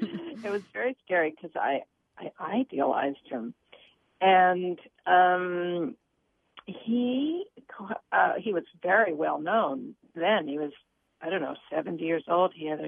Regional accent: California, United States; also born or lived in Boston; No, I wasn't. I was born in Boston. But I grew up in California. And I spent my childhood going to the movies and reading British books.

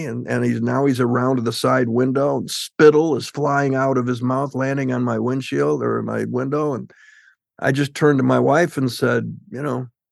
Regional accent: Michigan, United States; Michigan.

